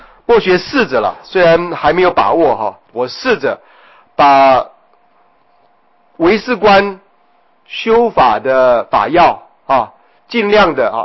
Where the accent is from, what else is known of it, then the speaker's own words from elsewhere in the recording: China; 可是却是我们中国人赫赫有名的《法华经》普门品智子大师的解释啊